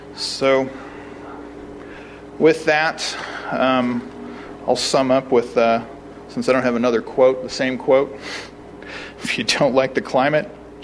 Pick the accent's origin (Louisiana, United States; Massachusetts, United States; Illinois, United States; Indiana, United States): Illinois, United States; I remember I grew up in Illinois, and of course, we had seasonal variations in the climate.